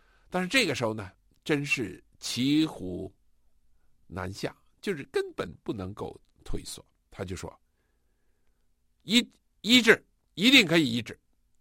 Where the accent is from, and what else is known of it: China